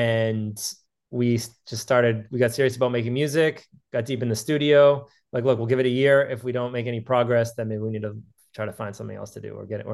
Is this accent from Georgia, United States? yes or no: no; Cambridge, Massachusetts, United States; Myself and Charlie, my longtime partner, are both from the Boston area. I'm from Cambridge, he's from Brookline, opposite sides of the Charles River.